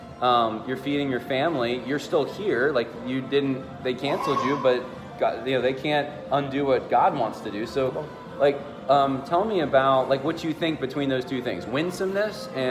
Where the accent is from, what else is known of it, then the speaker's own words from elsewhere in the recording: California, United States; born there; You know, I mean, I was born in Southern California.